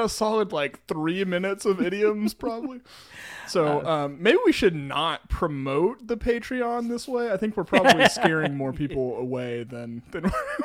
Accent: the South, United States; The kind of home defense weapon where like growing up in the South, you know, like people have those kind of things.

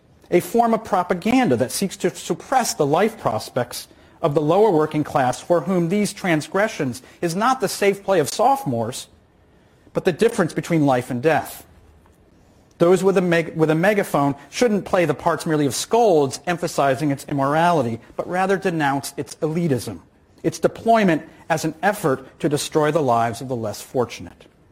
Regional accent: Indiana, United States; they went silent when corporations like Apple were bullying my home state of Indiana.

